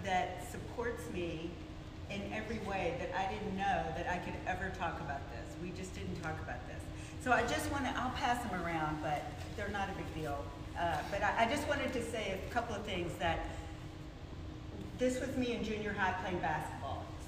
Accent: the South, United States; But I grew up in the South.

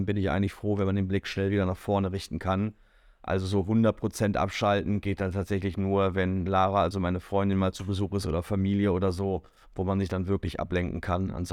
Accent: Bonn, North Rhine-Westphalia, Germany; born there; Wir haben vorher in Bonn, in meiner Geburtsstadt, zusammen gewohnt

